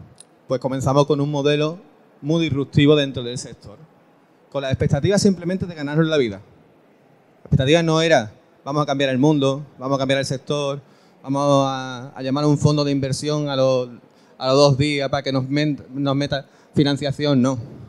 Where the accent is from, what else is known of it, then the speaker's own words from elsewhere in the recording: Andalusia, Spain; una empresa que creamos hace unos 15 años en Cádiz, el puerto de Santa María. Mi acento me delata, que no soy de Bilbao ni soy de Barcelona.